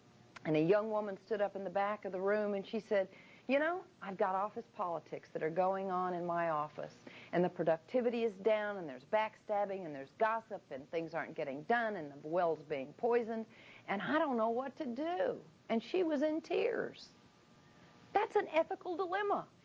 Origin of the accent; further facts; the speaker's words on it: Oklahoma, United States; We're from the Southwest. We're seventh generation Oklahoma Choctaw Indian.